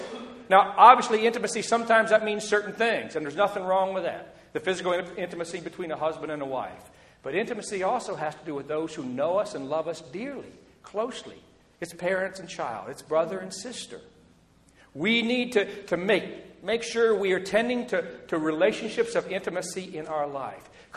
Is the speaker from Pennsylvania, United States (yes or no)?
no; Ohio, United States; I was raised in Southern Ohio, a fairly traditional, conservative, cultural area.